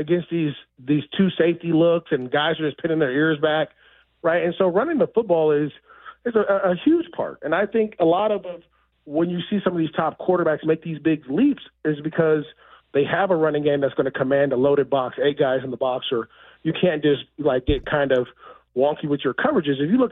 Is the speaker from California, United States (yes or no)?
yes; Antioch, California, United States; Joe Mixon's from my hometown in Antioch, California.